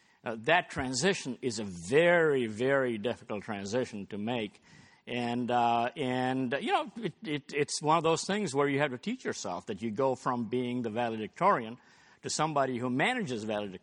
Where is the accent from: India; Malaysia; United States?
India; when I was growing up in India, you either had to be a doctor or an engineer.